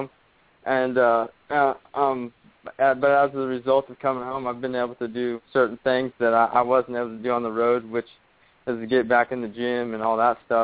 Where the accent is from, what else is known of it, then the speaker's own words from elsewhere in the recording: Oklahoma, United States; I'm actually right on the border of Kansas, Oklahoma.